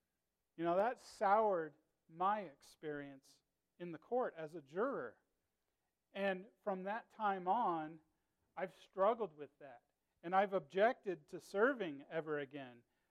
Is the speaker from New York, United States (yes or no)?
no; California, United States; They saw that I was from California, and they wanted to put me on the list.